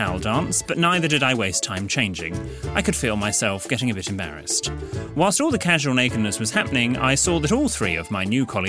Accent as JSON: {"language": "English", "region": "North West England", "country": "United Kingdom", "said": "Whereas I am from Lancashire and went to the local high school"}